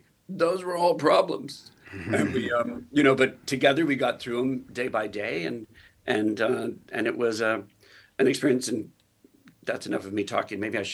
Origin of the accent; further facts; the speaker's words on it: Lubbock, Texas, United States; born there; I was born in Lubbock, Texas. If you freeze the birth certificate in the final episode of Boots, that's Lubbock, Texas.